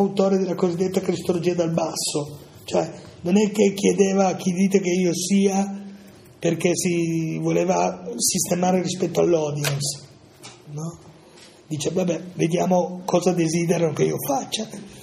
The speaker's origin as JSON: {"language": "Italian", "region": "Piedmont", "country": "Italy", "tie": "born there", "said": "io sono nato in una famiglia del Cuneese in questi anni qua, negli anni 50"}